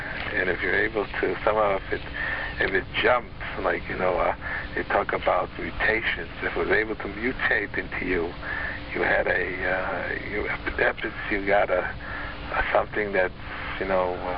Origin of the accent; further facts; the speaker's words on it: Chicago, Illinois, United States; I'm a guy from Chicago